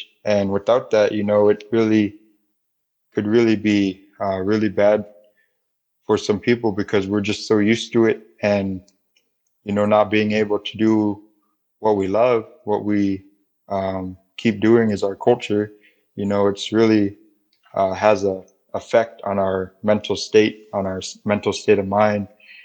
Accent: Shishmaref, Alaska, United States; So I'm from Shishmaref, Alaska, which CJ talked earlier, is one of the 12 communities in Alaska that is being affected by climate change.

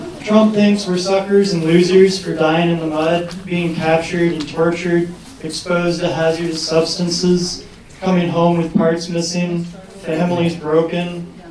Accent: Helena, Montana, United States; I'm a veteran from Helena.

